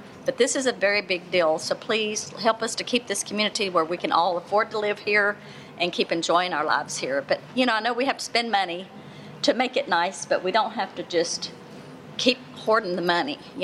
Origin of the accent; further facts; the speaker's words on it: College Station, Texas, United States; I'm originally from College Station, but I live here now and I love it here.